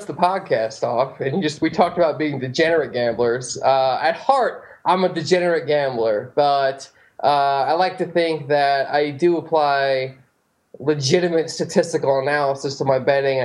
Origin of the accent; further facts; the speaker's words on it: New York, United States; yeah, I'm originally from New York. Got introduced to gambling at a pretty relatively early age by attending horse racing at Belmont Park on any given Saturday.